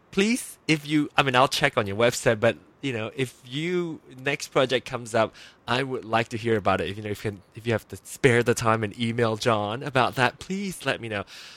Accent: Penang, Malaysia; my hometown, Penang

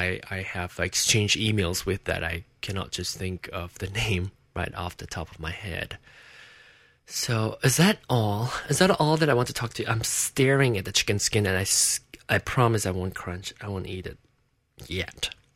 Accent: Malaysia; now in United States; be it being gay or be it being Malaysian or living in the United States or all the above

